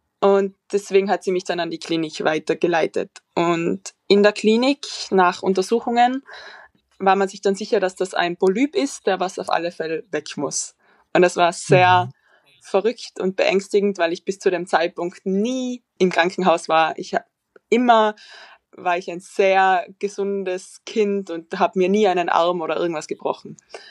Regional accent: Tyrol, Austria; moved away as an adult; now in Vienna, Austria; Ich komme eigentlich aus Tirol und ich wollte einfach in die große Stadt.

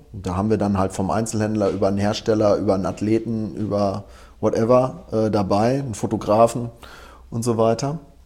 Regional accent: Dortmund, North Rhine-Westphalia, Germany; Wie man das so bei uns im Ruhrgebiet macht.

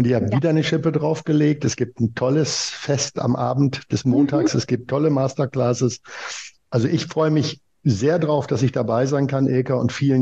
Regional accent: Germany; kann ich als Deutscher auch nur rumhüpfen?

